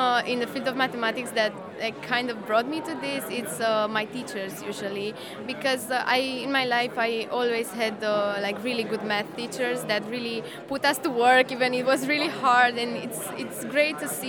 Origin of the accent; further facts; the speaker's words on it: Romania; and I'm from Romania.